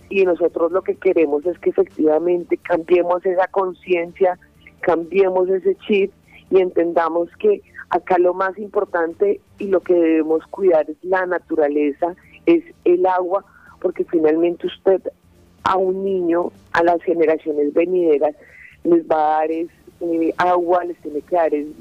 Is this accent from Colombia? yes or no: yes; Colombia; como ciudadana, como colombiana, defender el medio ambiente de todo el país.